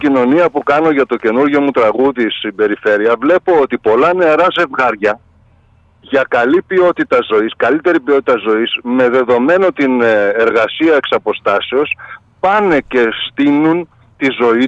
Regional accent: Thessaloniki, Central Macedonia, Greece; now in Athens, Greece; εγώ είμαι Θεσσαλονικιός, το ξέρετε. Έχω κατέβει όμως στην Αθήνα λόγω της δισκογραφίας και ζω 20 χρόνια στην Αθήνα.

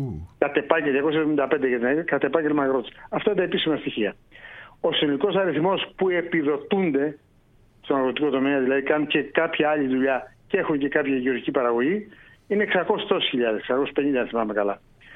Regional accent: Kalavryta, Western Greece, Greece; Εγώ είμαι από τα Καλάβρητα.

